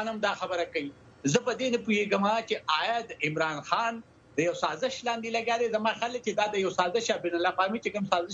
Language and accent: Pashto; Afghanistan; زه افغان یم یعنی زه افغان یم